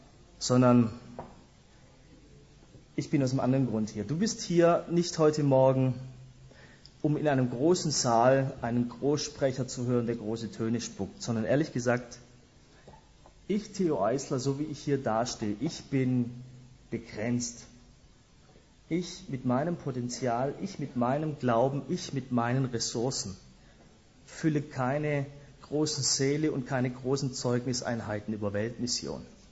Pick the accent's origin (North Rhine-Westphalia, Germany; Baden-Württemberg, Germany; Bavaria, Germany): Baden-Württemberg, Germany; Stuttgart; born or raised there